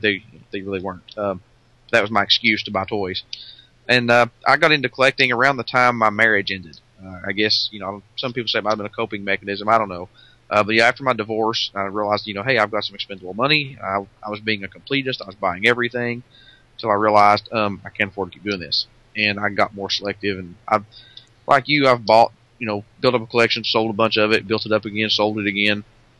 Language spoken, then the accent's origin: English; Kentucky, United States; Actually, I grew up in Eastern Kentucky and moved into Central Kentucky when I got older.